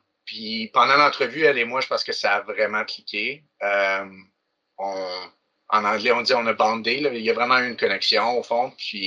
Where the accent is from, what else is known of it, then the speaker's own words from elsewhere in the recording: Trois-Rivières, Quebec, Canada; Je venais de Trois-Rivières.